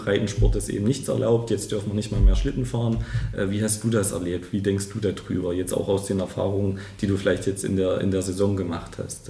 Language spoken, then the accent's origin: German; Thuringia, Germany; Als Thüringer sind wir natürlich auch Biathlon verwöhnt und stolz auf unsere Biathleten.